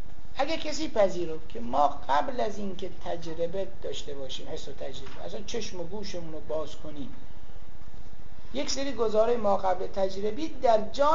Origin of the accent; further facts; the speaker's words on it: Iran; غیر از اینکه ما ایرانی هستیم اونا انگلیسی، یه فرق دیگه هم داریم. فرق چیه؟ ما فارسی حرف میزنیم، اونا انگلیسی حرف میزنن. ما متدینیم،